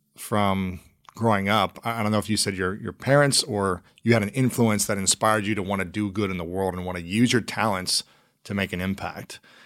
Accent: Ohio, United States; also born or lived in St. Louis; Yeah, I'm from Ohio, but I lived in St. Louis

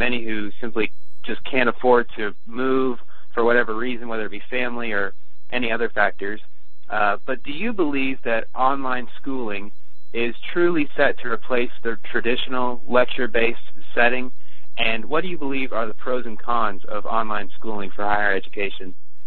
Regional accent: Huntington, West Virginia, United States; I'm from Huntington, West Virginia.

